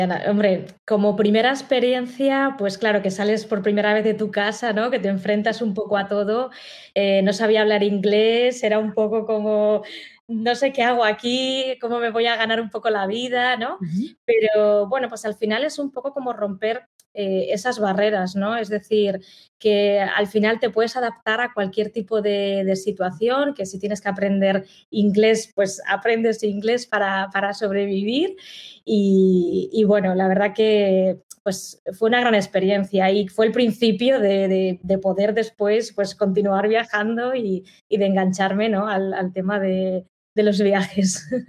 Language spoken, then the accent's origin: Spanish; Zamora, Castile and León, Spain; now in Barcelona, Spain; yo no soy de Barcelona. Soy de Zamora, pero llevo aquí muchos años viviendo.